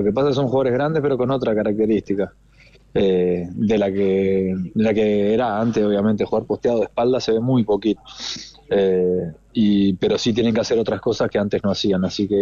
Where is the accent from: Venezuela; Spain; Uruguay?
Uruguay; now in Europe; con lo que viene pasando desde que salí de Uruguay